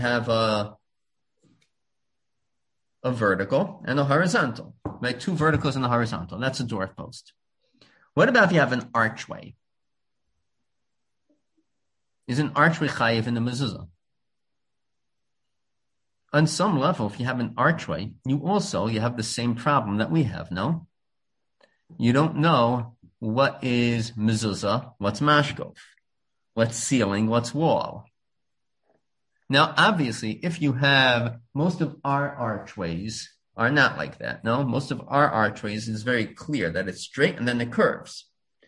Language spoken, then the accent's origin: English; Lawrence, New York, United States; I grew up on Central Avenue in Lawrence, and there was a Reform temple across the street called Temple Israel.